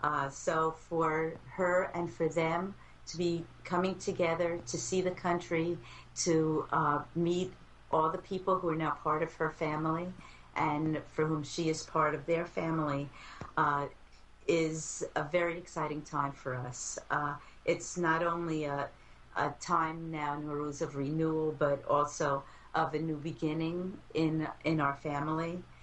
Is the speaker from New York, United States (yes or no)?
yes; New York, United States; I'm from New York, and I'm an American, but I've been married to an Iranian for over 40 years.